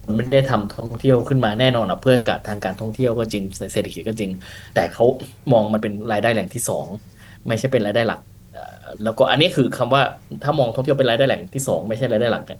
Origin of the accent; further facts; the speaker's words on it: Roi Et, Thailand; เราเป็นเด็กที่เติบและโตในชุมชนนะผมเป็นคนร้อยเอ็ด